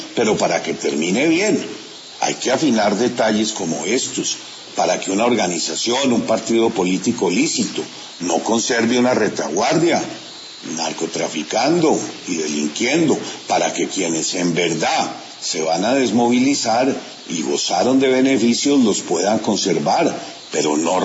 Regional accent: Colombia

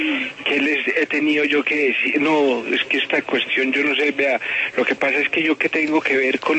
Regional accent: Mexico; soy mexicano

